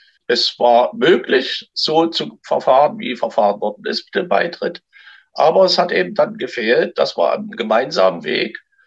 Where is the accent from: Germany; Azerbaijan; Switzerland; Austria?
Germany; East Germany; dass wir als Ostdeutsche da auch ausgeschlossen waren.